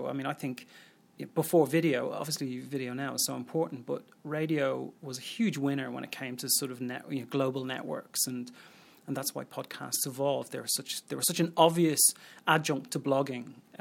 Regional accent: Dublin, Leinster, Ireland; also born or lived in Munich, Germany; I worked for a community station in Dublin when I lived there. I'm from Dublin.

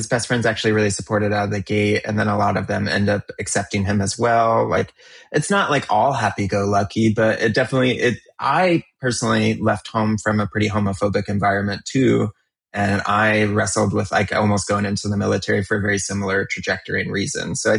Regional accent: the South, United States; Cause I grew up in the South and you just get your ass kicked.

